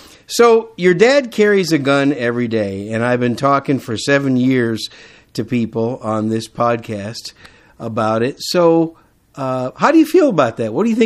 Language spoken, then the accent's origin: English; Wisconsin, United States; also born or lived in New York City; You know, I was born in New York City, raised in Wisconsin. I've been living in Texas a long time.